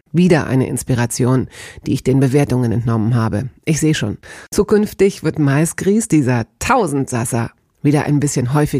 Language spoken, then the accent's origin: German; Hanover, Lower Saxony, Germany; Schließlich wuchs er auf den dichten Feldern in und um meine Heimatstadt Hannover.